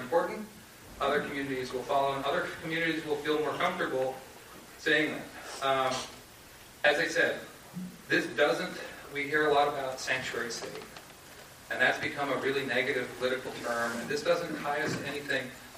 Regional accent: Cushing, Maine, United States; I'm also from Cushing. I was almost born in Rockland, but Tembe Hospital is just on the other side of that town line.

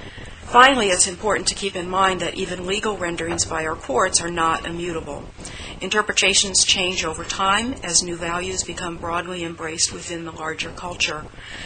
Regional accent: Blue Hill, Maine, United States; I'm from Blue Hill

